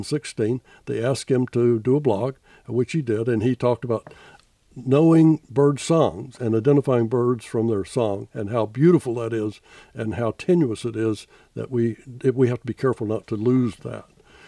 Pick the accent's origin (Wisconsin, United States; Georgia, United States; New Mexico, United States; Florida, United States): Georgia, United States; The wild turkey was almost extinct mm-hmm. in South Georgia when I grew up